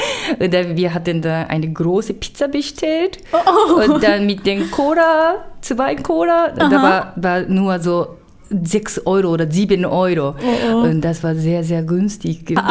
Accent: Japan; German is a second language; moved away as an adult; also born or lived in Boston; now in Germany; das bin ich dann gebürtige Japanerin. Mhm. Und in Japan habe ich eigentlich so Medizin studiert und gearbeitet.

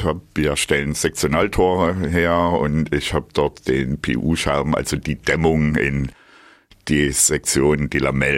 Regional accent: Thuringia, Germany; born or raised there

